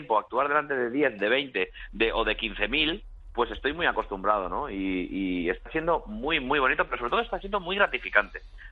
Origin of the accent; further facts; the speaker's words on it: Castellón, Valencian Community, Spain; born there; yo tengo sangre gata. O sea, mi padre es de Madrid, mi abuelo de Madrid, yo nací en Castellón. Pero por mi sangre corre el madrileñismo total